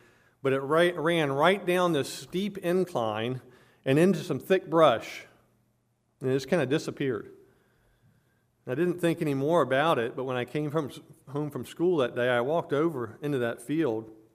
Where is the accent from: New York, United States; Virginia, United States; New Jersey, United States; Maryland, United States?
Virginia, United States; there was some pasture land behind the house I grew up in Virginia